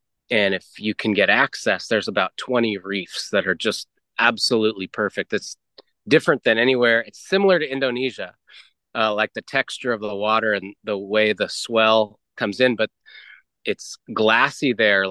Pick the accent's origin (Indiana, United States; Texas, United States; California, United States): California, United States; Santa Barbara; I grew up in Santa Barbara.